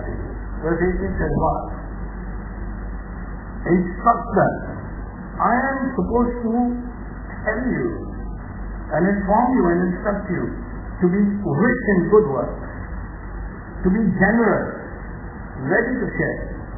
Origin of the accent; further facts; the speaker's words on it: Coimbatore, Tamil Nadu, India; born there; My elder sister got married in Coimbatore. And I was born in Coimbatore as a young teenager.